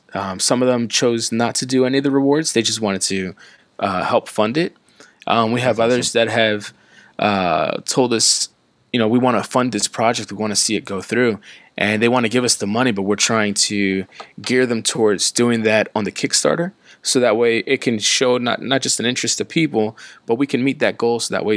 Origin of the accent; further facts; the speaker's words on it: Philadelphia, Pennsylvania, United States; I'm from Philadelphia. So growing up there, Philadelphia is a big melting pot.